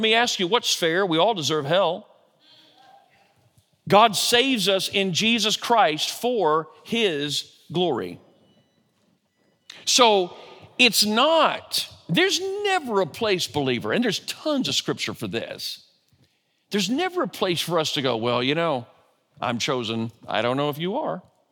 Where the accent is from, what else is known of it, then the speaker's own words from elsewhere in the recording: Oregon, United States; born there; It's not an accident that I was born in Oregon and heard the gospel then, and then this happened in my life and I moved here.